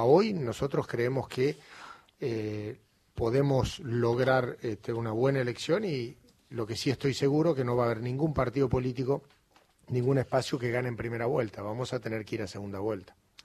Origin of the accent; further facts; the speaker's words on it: Argentina; los que gobernamos somos los argentinos.